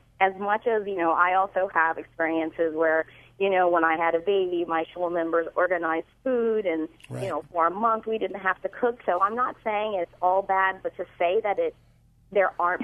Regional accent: Louisiana, United States; I'm from Louisiana, and I have never felt that I've been victimized because of who I am, because of my race.

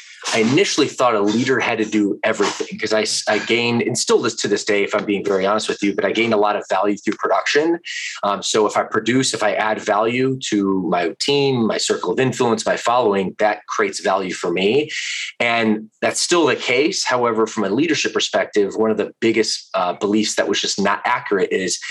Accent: Atlanta, Georgia, United States; also born or lived in Midwest; Well, I always say originally I'm from the Midwest, but originally my first 10 years were spent in Atlanta, Georgia, in the deep South.

